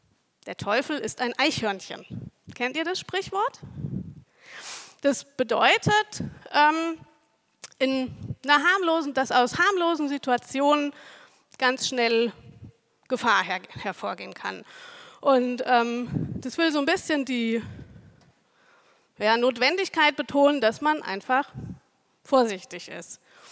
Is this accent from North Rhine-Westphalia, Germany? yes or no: no; Wiesloch, Baden-Württemberg, Germany; Ich komme aus Wiesloch, da lebe ich zusammen mit dem Micha, meinem Mann. Und ich lebe nicht nur in Wiesloch, ich arbeite auch in Wiesloch.